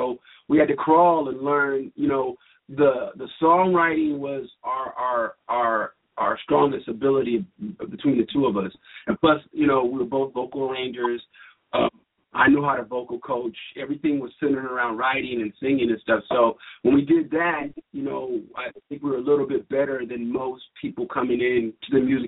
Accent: Texas, United States; moved away; because I'm from Texas originally, you move from Texas, you move to L.A.

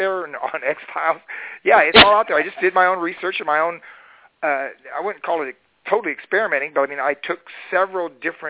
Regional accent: Cocoa Beach, Florida, United States; also born or lived in Alton, Illinois; I was 5 years old, and we moved to Florida from Illinois. I was born in Alton, Illinois. But I don't have any really memories of that. Basically, all my childhood was in Florida.

